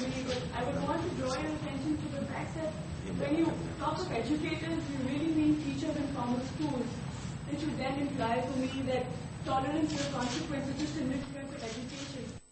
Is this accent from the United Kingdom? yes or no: no; India; I'm from India.